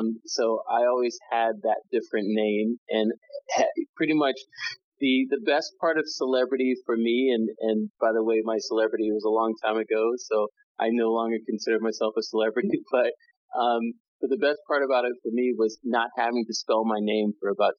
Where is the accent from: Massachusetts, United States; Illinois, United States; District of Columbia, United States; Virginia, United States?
District of Columbia, United States; Washington; born there; So, you know, born in Washington, D.C. to two parents who were part of the civil rights